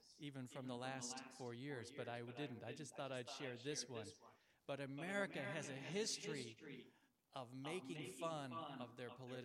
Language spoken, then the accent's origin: English; United States; And so for me as an American, this is very different from my experience when I think about the government.